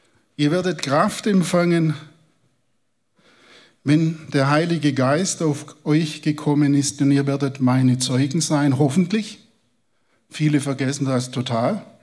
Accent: Lunzingen, Baden-Württemberg, Germany; also born or lived in Ostfildern; Ich komme vom kurz vor dem Ende der Welt aus Lunzingen.

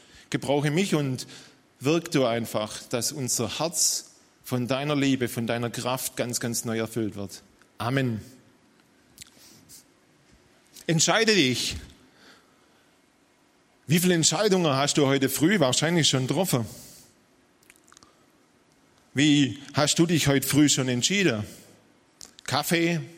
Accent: Dettingen an der Erms, Baden-Württemberg, Germany; Ja, ich komme aus Dettingen-Erms, kurz da im Ermstal drüber.

